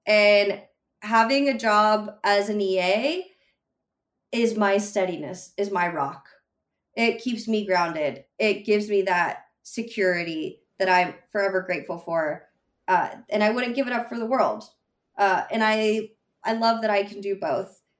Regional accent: Atlanta, Georgia, United States; now in California, United States; Because I grew up in Atlanta. I grew up on the East Coast.

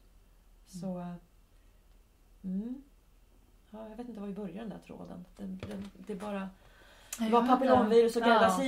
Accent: Örebro, Örebro County, Sweden; Jag är från Örebro, säger jag liksom.

